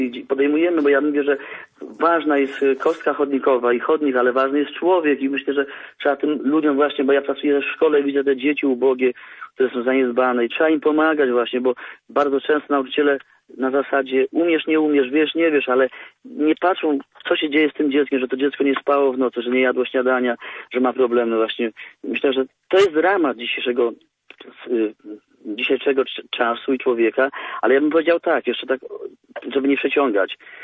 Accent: Subcarpathian Voivodeship, Poland; Ja po prostu pochodzę z środowiska ciężkiego i kiedy dzisiaj wracam do swojej miejscowości, bo mieszkałem w województwie tarnowrzeckim, byłem

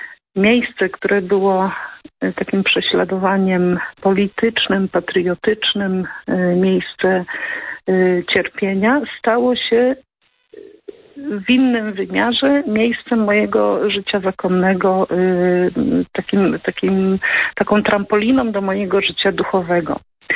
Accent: Witkowo, Greater Poland Voivodeship, Poland; rodem jestem z Witkowa, z archidiecezji gnieźnieńskiej.

